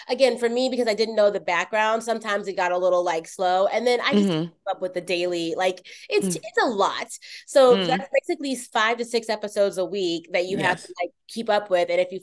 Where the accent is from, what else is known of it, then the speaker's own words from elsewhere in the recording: United States; I'm so American and I feel so embarrassed admitting this, especially like having lived in multiple countries